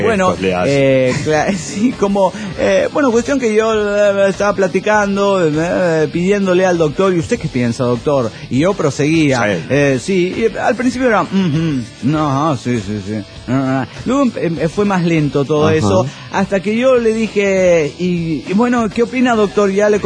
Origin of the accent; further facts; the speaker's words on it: Mexico; now in United States; Soy un inmigrante mexicano en los Estados Unidos.